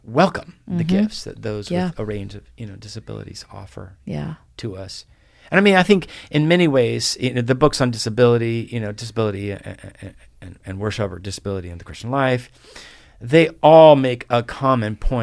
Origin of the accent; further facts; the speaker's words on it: Guatemala; I grew up in Guatemala. Not only was I conservative evangelical, which meant my body was supposed to do nothing and get out of the way, I grew up in a predominantly Catholic country.